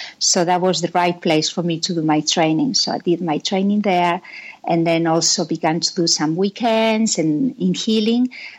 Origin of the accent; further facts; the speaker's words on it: Madrid, Community of Madrid, Spain; English is a second language; I'm from Madrid originally, you know, a Spanish family, all my family is in Spain.